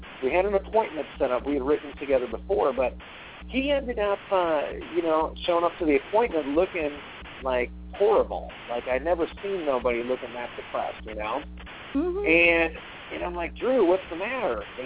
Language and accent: English; Burr Ridge, Illinois, United States; I was born and raised in Burridge, Illinois, right outside of Chicago.